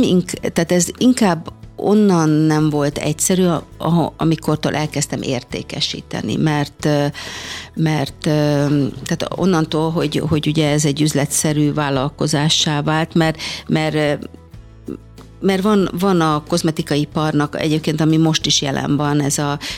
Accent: Budapest, Hungary; egy körzeti rendelőben nőttem fel a 3. kerületben, ahol anyu főnővérként dolgozott

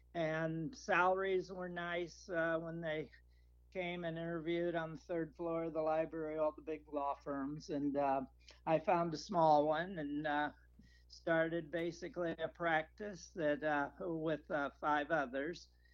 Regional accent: Muncie, Indiana, United States; also born or lived in Dallas, Texas; I was born in Dallas, Texas. Unlike much of the country, we headed north when I was 2 and a half, I guess, and grew up in Muncie, Indiana, and which has been labeled Middletown America historically.

